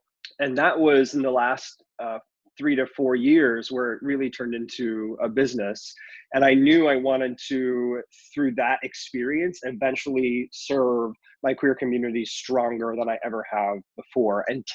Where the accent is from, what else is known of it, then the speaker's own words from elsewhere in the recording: Oregon, United States; I'm from Oregon originally.